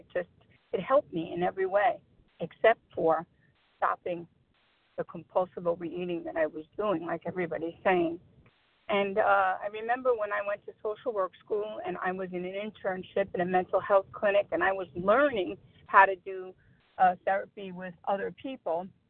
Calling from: Queens, New York, United States; I'm calling from New York, Queens, New York.

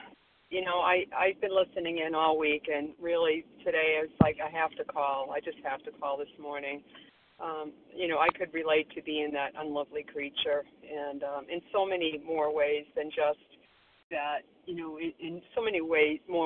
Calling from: Florida, United States; I'm calling from Florida this morning.

